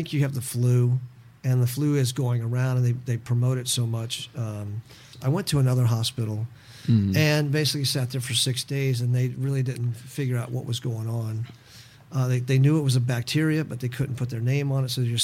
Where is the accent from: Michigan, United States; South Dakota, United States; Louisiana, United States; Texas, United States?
Texas, United States; Houston; also born or lived in Lubbock / Fullerton; I was raised in Houston, Southern California, lived in Fullerton from 68 to 74